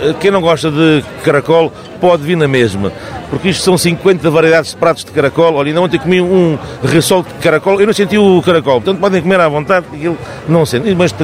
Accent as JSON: {"language": "Portuguese", "town": "Sacavém", "region": "Lisbon", "country": "Portugal", "tie": "born there", "said": "eu que nasci ali naquela zona em Sacavém e vivo em Santaria da Azóia"}